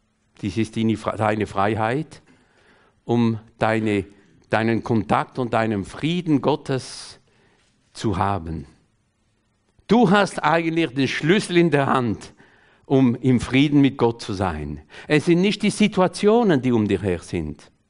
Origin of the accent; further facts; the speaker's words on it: France; dass ich nicht als Franzose denke, wie die Philosophen in Frankreich